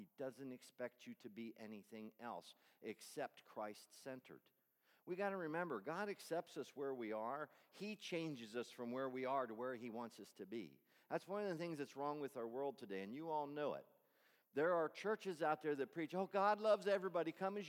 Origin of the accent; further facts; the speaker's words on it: Lebanon, Pennsylvania, United States; I'm from Lebanon.